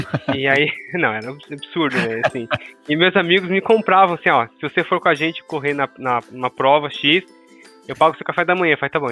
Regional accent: São Paulo, Brazil; Eu sou aqui de São Paulo, tenho 39 anos

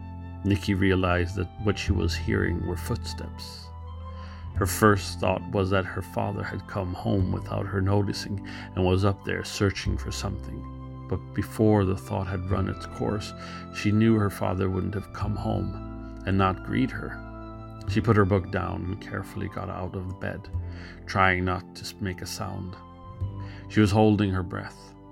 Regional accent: United States; now in Sweden; I'm an American living in Scandinavia. My dad's Swedish, so I mean I have the Swedish heritage

